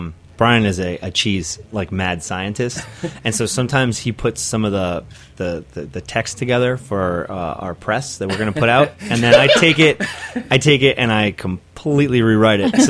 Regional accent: United States; of course the French toast is fried in butter because I'm an American.

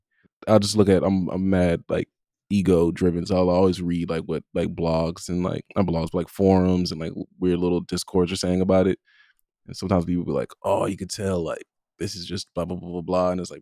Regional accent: Compton, California, United States; Yeah, it's like, it's just like, okay, like I'm from Compton. No one around me is listening to this music. No one around me is even in a band.

